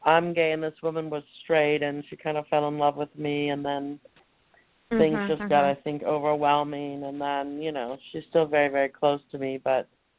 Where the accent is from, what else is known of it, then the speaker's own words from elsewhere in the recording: Miami Beach, Florida, United States; born there; My birthday is 925-1957. And I was born in Miami Beach.